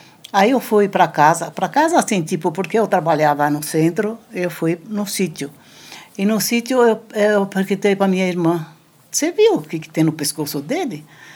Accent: Italy; now in Brazil; E era, como nós somos italianos, era todo mundo uma turma que veio da Itália ao mesmo tempo.

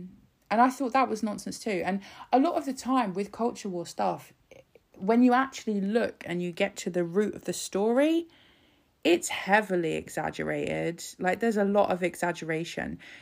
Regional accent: England, United Kingdom; growing up in England and being quite different to everybody else and obviously being treated a bit differently, struggling with kind of identity.

